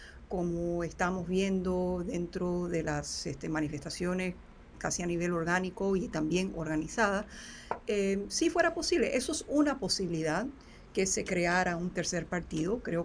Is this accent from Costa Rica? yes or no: no; United States; y me incluyo dentro de ello, siendo norteamericana